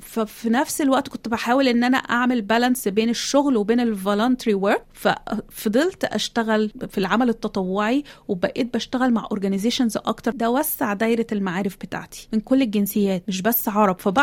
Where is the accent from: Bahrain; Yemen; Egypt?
Egypt; moved away as an adult; also born or lived in Kuwait; now in Australia; أنا أصلاً من مصر، سبت مصر لما اتجوزت، عشت بالكويت 10 سنين.